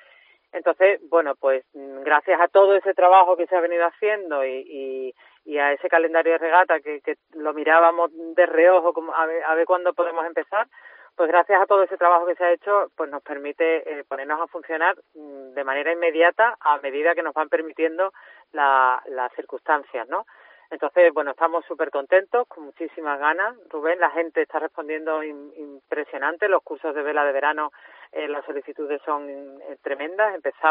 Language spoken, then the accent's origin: Spanish; Andalusia, Spain; como andaluza